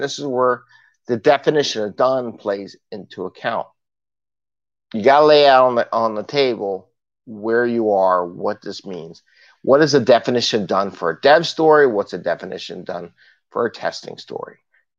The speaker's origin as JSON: {"language": "English", "region": "Missouri", "country": "United States", "said": "I'm from Missouri, the show me state, right?"}